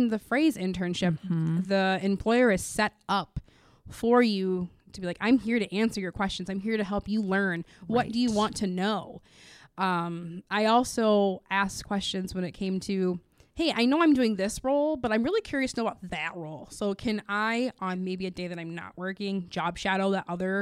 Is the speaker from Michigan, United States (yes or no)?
yes; Grand Rapids, Michigan, United States; I grew up in Grand Rapids. I went to school in Grand Rapids.